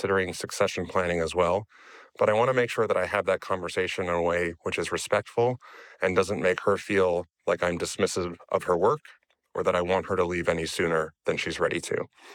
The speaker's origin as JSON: {"language": "English", "country": "United States", "moved": "yes", "lives_now": "Amsterdam, Netherlands", "said": "I'm an American expat currently living in Amsterdam in the Netherlands."}